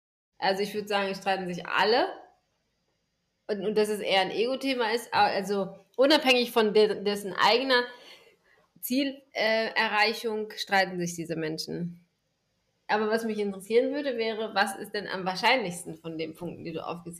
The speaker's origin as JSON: {"language": "German", "town": "Gütersloh", "region": "North Rhine-Westphalia", "country": "Germany", "tie": "born or raised there", "said": "Jetzt war diese Niederlassung in meinem Heimatort, ja. Es war Gütersloh. Und jetzt komme ich aus Gütersloh"}